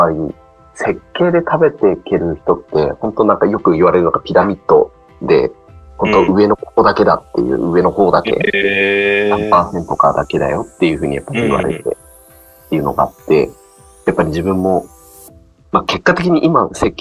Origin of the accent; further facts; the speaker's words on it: Tochigi, Japan; 一応、自分栃木県出身なんですけど、